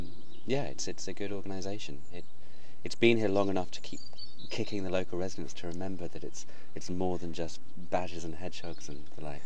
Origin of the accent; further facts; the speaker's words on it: Fordingbridge, South East England, United Kingdom; I grew up in and around Fordingbridge. I'm a New Forest boy, so I think the first time I came to the Conservancy was 35 years ago.